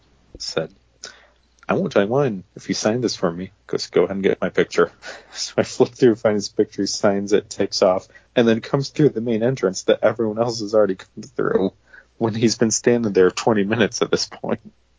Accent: Watertown, United States; in my hometown of Watertown had a show

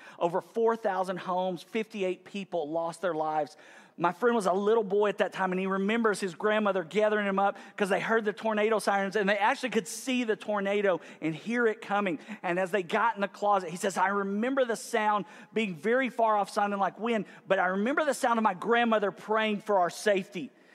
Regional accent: Texas, United States; So, but for me, I grew up in the Panhandle, so I had to prepare for tornadoes.

